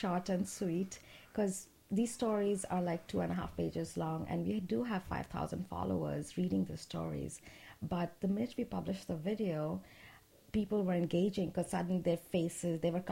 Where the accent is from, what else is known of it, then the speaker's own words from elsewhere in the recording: India; now in United States; Actually, it's funny because I'm from India.